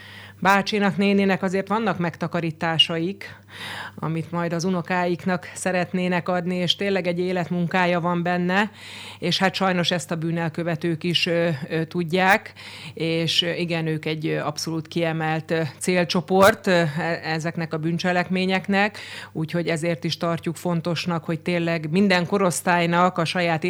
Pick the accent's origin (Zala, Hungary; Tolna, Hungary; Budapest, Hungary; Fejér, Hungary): Fejér, Hungary; Én magam is vidéki vagyok, ugye én Fejér megyéből, egy kis faluból származom